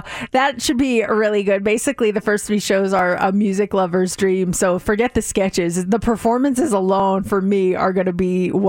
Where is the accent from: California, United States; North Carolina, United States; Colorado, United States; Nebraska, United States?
Colorado, United States; now in Las Vegas, United States; growing up in Colorado, when it snowed, man, we were outside.